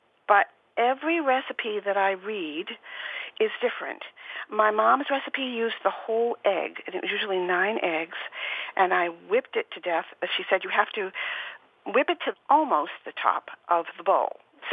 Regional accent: Warwick, Rhode Island, United States; I'm from Warwick, Rhode Island.

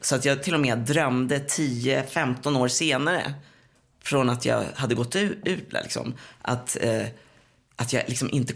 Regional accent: Tyresö, Stockholm County, Sweden; jag är uppvuxen i Tyresö, i ett radhusområde, Krusboda heter det.

